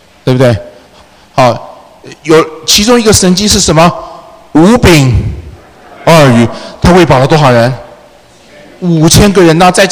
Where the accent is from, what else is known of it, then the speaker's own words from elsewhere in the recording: China; 我们中国人不是有一个民谣嘛